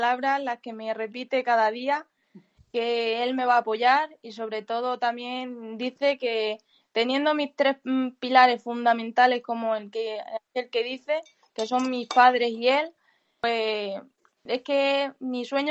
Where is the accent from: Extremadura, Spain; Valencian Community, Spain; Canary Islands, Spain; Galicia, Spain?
Extremadura, Spain; yo soy de Trujillo, bueno, de un pueblo de Trujillo, entonces de Villuercas y Bores. Mi pueblo pertenece a Villuercas y Bores.